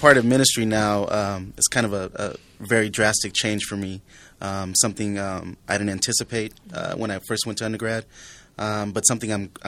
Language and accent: English; San Antonio, Texas, United States; Well, like you mentioned, I'm from San Antonio, Texas.